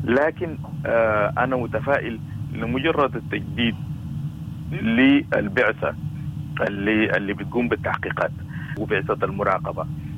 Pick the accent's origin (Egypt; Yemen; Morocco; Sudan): Sudan